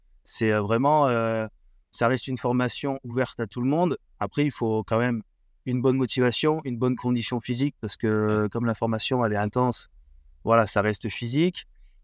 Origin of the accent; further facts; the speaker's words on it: Marseille, Provence-Alpes-Côte d'Azur, France; je viens des Bouches-du-Rhône, né à Marseille.